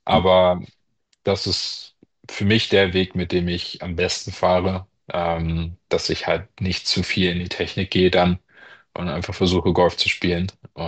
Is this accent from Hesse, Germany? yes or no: no; Hamburg, Germany; gerade als Hamburger weiß man, dass es auch nicht so schöne Golftage gibt, zumindest wettertechnisch.